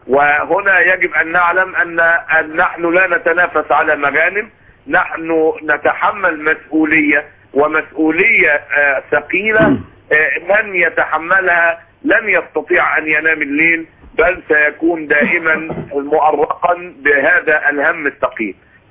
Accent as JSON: {"language": "Arabic", "country": "Egypt"}